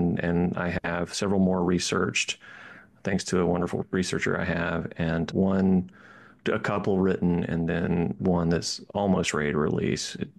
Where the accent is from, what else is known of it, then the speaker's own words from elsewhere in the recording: the South, United States; I'm a storyteller at heart. I'm from the South.